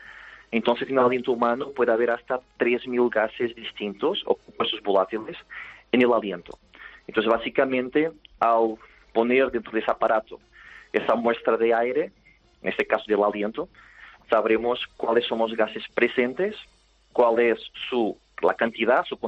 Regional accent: Portugal; Spanish is a second language; soy portugués.

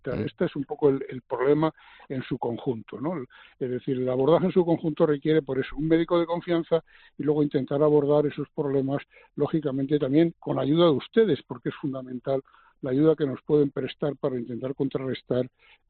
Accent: Aranjuez, Community of Madrid, Spain; ya estoy en mi tierra, yo vivo en Aranjuez

